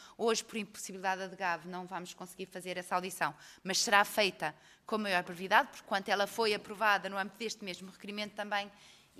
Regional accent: Norte, Portugal; Mas eu sou minhota, meus senhores, eu sou minhota.

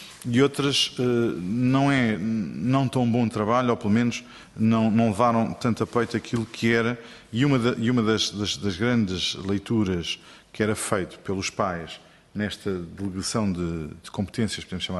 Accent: Odivelas, Lisbon, Portugal; nós os dois até somos de Odivelas

